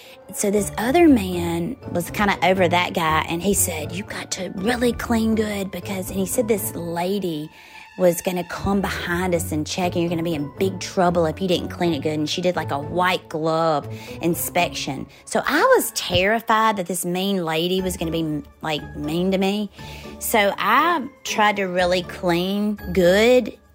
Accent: the South, United States; So we got there, and I grew up in the South.

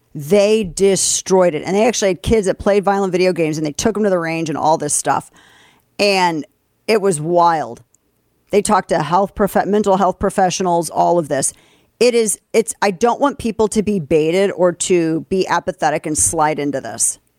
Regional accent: St. Louis, Missouri, United States; In my hometown of St. Louis, there was a boy named Vondra Myers

